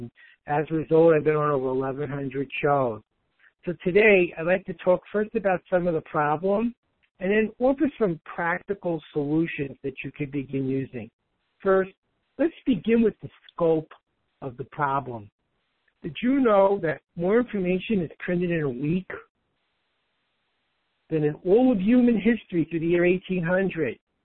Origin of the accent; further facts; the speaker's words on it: Brooklyn, New York, United States; now in Texas, United States; I grew up in Brooklyn. That word's pronounced properly. It's pronounced dog. Now, where I live in Texas, they call it a dog.